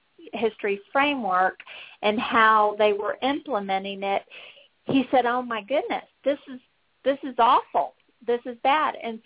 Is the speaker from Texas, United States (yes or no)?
yes; San Antonio, Texas, United States; It just so happens that Dr. Middleton is from my hometown of San Antonio, Texas, and he was my superintendent all through high school.